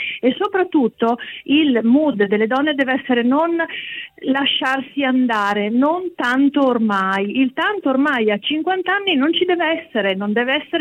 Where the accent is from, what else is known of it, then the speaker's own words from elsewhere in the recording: Veneto, Italy; per me che sono veneta